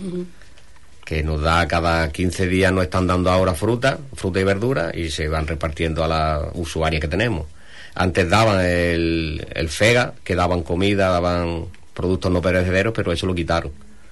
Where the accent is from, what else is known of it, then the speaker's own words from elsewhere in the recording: Spain; Si no tienes documentación como yo, que soy español, me como tres.